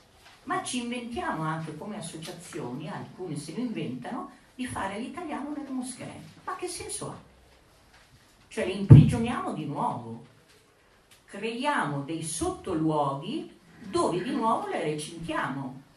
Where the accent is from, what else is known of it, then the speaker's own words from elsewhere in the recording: Vicenza, Veneto, Italy; io ero nel Veneto, io sono vicentina, a trovare i miei genitori